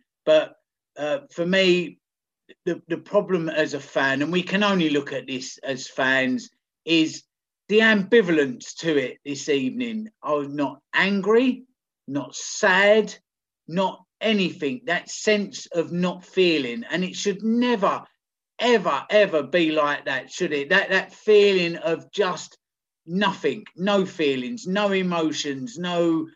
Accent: Hackney, London, United Kingdom; I'm from Hackney, but it's a lot of years.

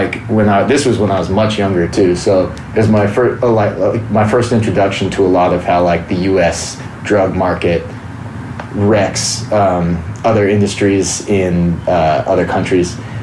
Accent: Pacific Northwest, United States; I'm from the West Coast, Pacific Northwest, so we're kind of like remote, kind of stuck up there.

